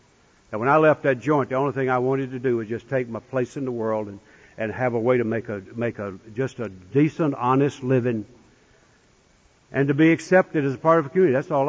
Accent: North Carolina, United States; I'm a guy from North Carolina that's in prison in Michigan. I'm coming back.

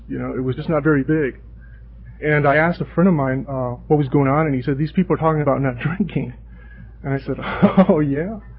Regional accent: Guatemala; I grew up in Central America, in Guatemala.

